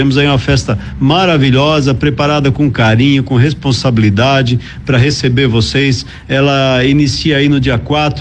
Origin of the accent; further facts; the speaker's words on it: Taió, Santa Catarina, Brazil; also born or lived in Mirim Doce; Eu nasci em Mirim Doce, me criei em Taió. Muito orgulho de ter aprendido, estudado aí na antiga escola Maria Leal Sauer, na escola isolada lá na margem esquerda, estudado aí no Colégio Estadual Luiz Bertoli.